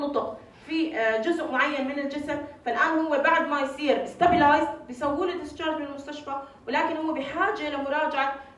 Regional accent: Jordan; او زي مثلا هوم كير مثلا يمكن مش موجود عندنا بالاردن،

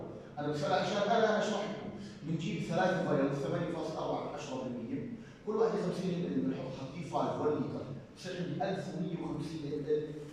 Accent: Jordan; الموجود عندنا بالاردن

